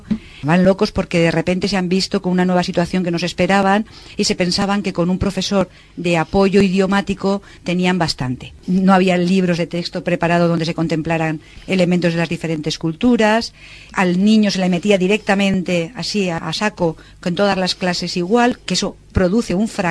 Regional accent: Valencia, Valencian Community, Spain; Yo puedo irme a Galicia, vivir con los gallegos, pero sé que soy de Valencia y si hablar valenciano no se me olvida, pero voy a aprender gallego.

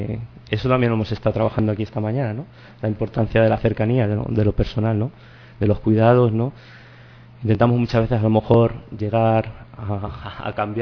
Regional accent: Campo de Criptana, Castilla-La Mancha, Spain; yo soy de Campo de Criptana, pero para quien no lo conozca, pues está en el corazón de La Mancha, podríamos decir, cerca de Alcázar de San Juan, que es más conocido.

